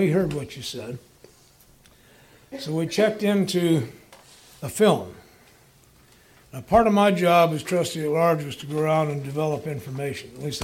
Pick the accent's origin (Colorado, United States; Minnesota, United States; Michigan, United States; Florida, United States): Colorado, United States; And he was from New York. I'm from Colorado.